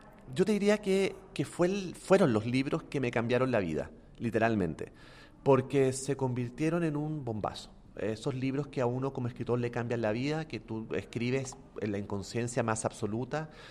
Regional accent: Chile; moved away as an adult; he sido extranjero la mayor parte de mi vida. O sea, yo me fui de Chile a los 20, tengo 42. He vivido más con un pasaporte en la mano que sin uno.

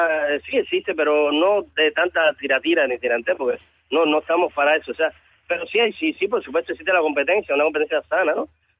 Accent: Cuba; porque, o sea, somos cubanos, en fin.

